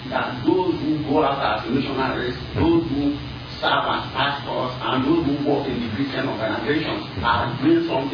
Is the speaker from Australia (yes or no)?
no; Nigeria; English is a second language; moved away as an adult; now in United States; I am from Nigeria.